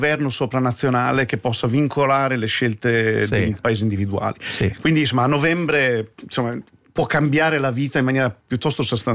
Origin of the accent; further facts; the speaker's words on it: Budrio, Emilia-Romagna, Italy; now in United States; io sono vissuto a Budrio fino a quando sono andato qui in America. Paese importante.